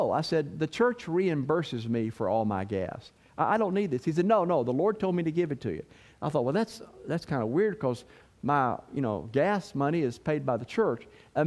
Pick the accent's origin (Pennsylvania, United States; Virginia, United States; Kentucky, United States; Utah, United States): Kentucky, United States; Stanford; So I grew up in Stanford, Kentucky. Anybody know where Stanford is?